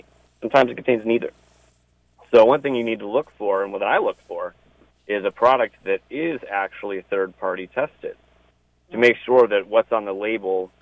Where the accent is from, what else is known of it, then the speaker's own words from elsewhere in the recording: Ohio, United States; and I'm from Ohio originally